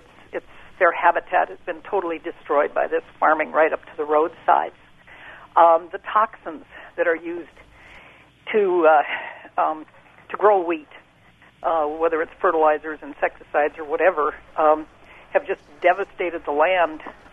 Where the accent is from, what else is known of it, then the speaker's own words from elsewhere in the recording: North Dakota, United States; I grew up in North Dakota, and I've seen the farming practices change out there.